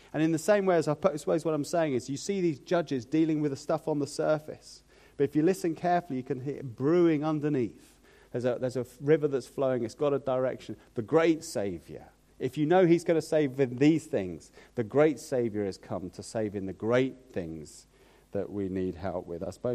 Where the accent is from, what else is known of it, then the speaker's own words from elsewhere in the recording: London, United Kingdom; I grew up in London, as some of you know